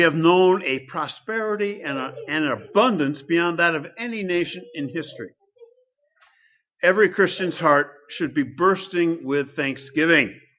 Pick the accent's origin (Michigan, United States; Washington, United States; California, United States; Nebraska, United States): Michigan, United States; Grand Rapids; We grew up in Grand Rapids.